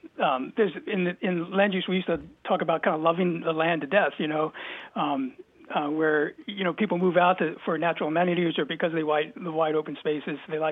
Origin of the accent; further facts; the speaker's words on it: Philadelphia, Pennsylvania, United States; moved away as an adult; now in Oregon, United States; I grew up on the East Coast and saw much of the in the Philadelphia area and saw much of the landscape I grew up in become developed, and so I came here with a set of interests.